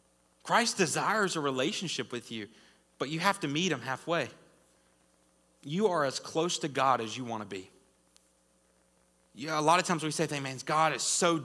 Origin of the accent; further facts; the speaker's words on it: Southern United States, United States; Growing up in the Bible Belt, right?